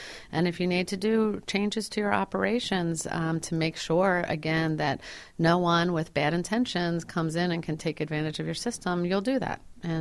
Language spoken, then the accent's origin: English; Pennsylvania, United States; I grew up in Bucks County. I took the Warminster line into Reading Terminal, the old Reading Terminal, as a kid.